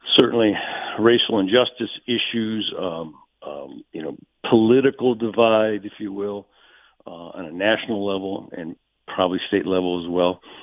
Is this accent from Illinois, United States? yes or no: no; Tucson, Arizona, United States; I have been, I was raised in Tucson. I have a lot of family here.